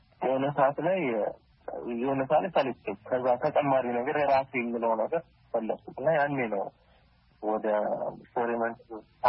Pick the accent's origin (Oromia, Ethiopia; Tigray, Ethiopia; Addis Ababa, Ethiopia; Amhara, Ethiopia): Addis Ababa, Ethiopia; born there; የተወለድኩት አዲስ አበባ ወደ ስለሃ አካባቢ ነው። ስለዚህ እዛው አካባቢ ነው ትምህርት ቤት እዛው ከጎኑ ያለ ሊሴ ገብረ ማርያም እግር እየሄድኩኝ የተማርኩት